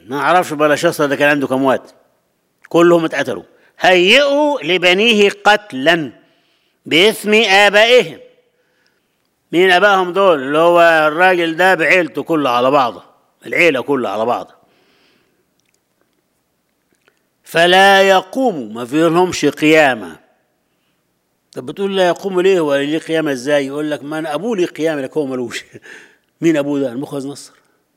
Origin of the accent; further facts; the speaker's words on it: Egypt; زمان كان مشهور عندنا في مصر حكاية،